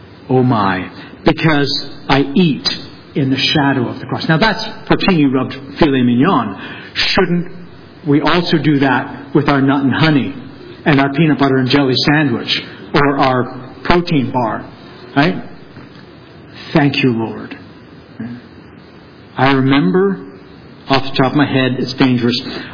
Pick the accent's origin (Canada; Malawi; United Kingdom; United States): Canada; Toronto, Ontario; I was 28 when I got my first car. I was from Toronto. We had bus and subway.